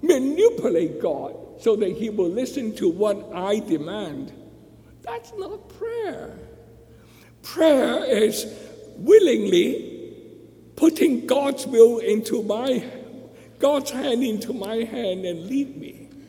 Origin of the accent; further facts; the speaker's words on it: Hong Kong; moved away; Well, especially when I came from Hong Kong